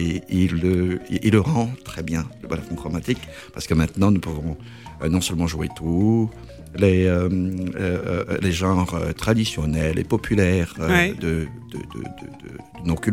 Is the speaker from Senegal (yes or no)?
no; Cameroon; moved away as an adult; also born or lived in Côte d'Ivoire; parce que je suis originaire du Cameroun.